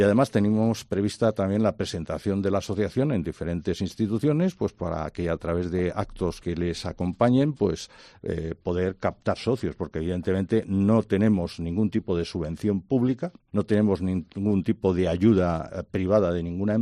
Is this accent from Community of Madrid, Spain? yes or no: yes; Community of Madrid, Spain; Pues a mí, que soy madrileño, fíjate, me sienta muy mal.